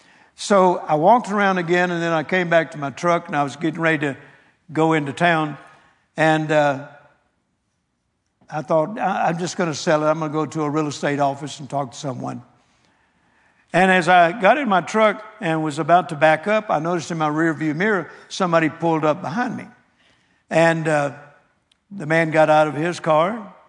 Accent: Vicksburg, Mississippi, United States; born there; See, I inherited that farm that I mentioned this morning where I was born in Vicksburg, Mississippi.

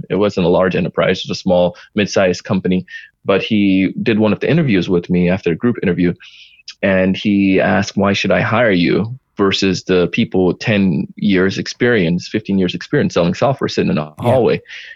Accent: Jamaica; when you run track, as you know, I did track being Jamaican

